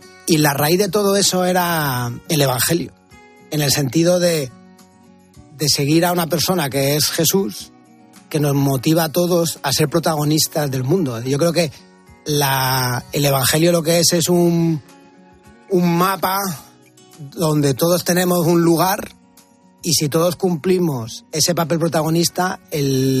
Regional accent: Madrid, Community of Madrid, Spain; Yo soy de Madrid

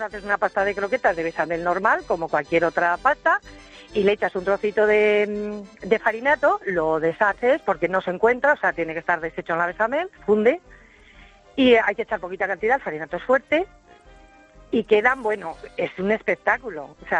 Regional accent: Ciudad Rodrigo, Castile and León, Spain; Soy de Ciudad Rodrigo, soy una farinata.

